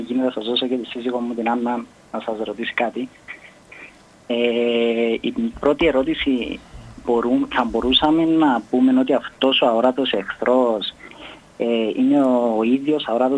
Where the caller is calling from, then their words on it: Limassol, Limassol District, Cyprus; από Λεμεσό.